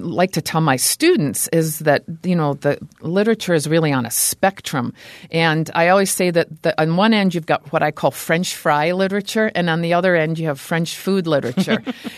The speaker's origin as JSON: {"language": "English", "region": "Scotland", "country": "United Kingdom", "tie": "born or raised there"}